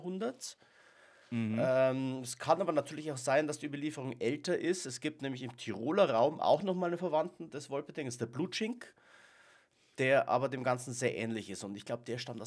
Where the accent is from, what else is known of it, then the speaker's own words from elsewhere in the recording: Bavaria, Germany; sowohl der Sibi als auch ich, wir kommen beide aus Nordbayern